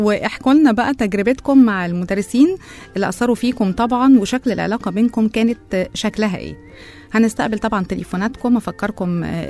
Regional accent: Egypt; تهيألي أكتر حاجة عندنا في مصر مشهورة جدا جدا

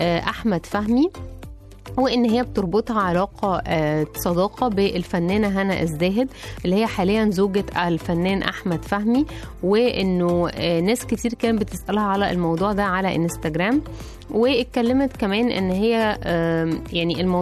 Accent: Egypt; برضو إحنا كشعب مصري يعني نموت نجري وراء يعني أي حاجة نعرف الناس التفاصيل

